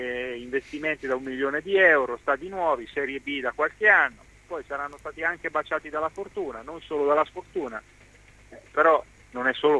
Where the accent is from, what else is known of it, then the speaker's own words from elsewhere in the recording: Ancona, Marche, Italy; Ci conosciamo comunque, basta che siamo di Ancona